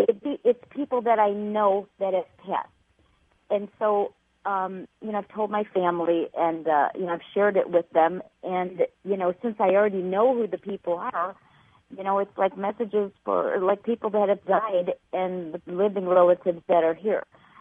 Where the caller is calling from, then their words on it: Illinois, United States; Hi. I'm calling from Illinois.